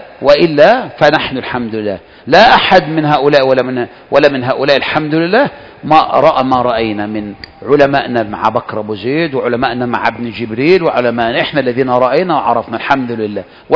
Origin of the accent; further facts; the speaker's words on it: Egypt; لأن إحنا بقى كمصريين عندنا كده يجيك حاجات كده